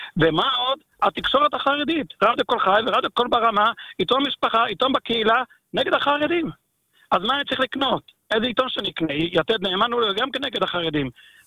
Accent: Bnei Brak, Tel Aviv District, Israel; מה שאני מכיר את בני ברק, אני לא בני ברקי עכשיו, הייתי בתור ילד.

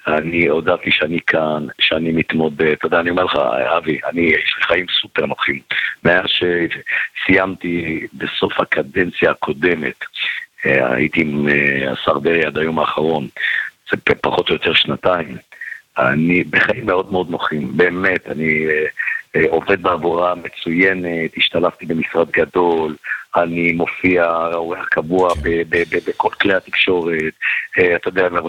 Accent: Ashdod, Southern District, Israel; born there; אני נולדתי באשדוד, אני מכיר את העיר, אני מכיר ציבורים רחבים בעיר

